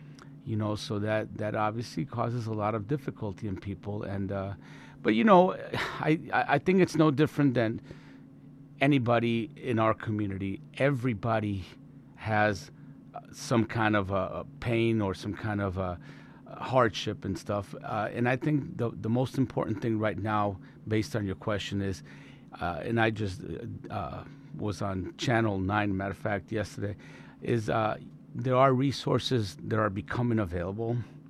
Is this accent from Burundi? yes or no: no; Colombia; English is a second language; now in United States; Well, I grew up in Colombia